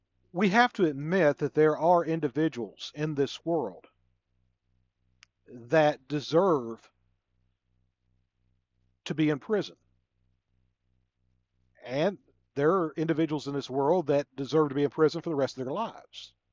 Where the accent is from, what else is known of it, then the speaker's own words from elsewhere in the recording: the South, United States; accent: Southern; Now, growing up in the South, I get made fun of my accent from time to time. Now, I'm proud of my Southern accent